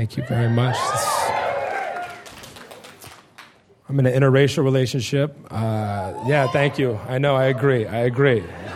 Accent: Ireland; the main reason I'm with a black woman is because I'm Irish and we got to do something because the sun is trying to kill my people

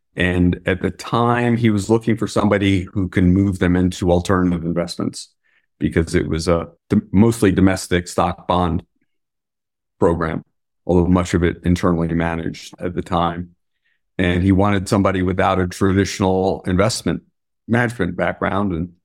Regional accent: St. Louis, Missouri, United States; also born or lived in Bronx; So I mostly grew up in the Midwest. I was born in the Bronx, but then my family quickly, we had moved out when I was very young. So I mostly grew up in St. Louis

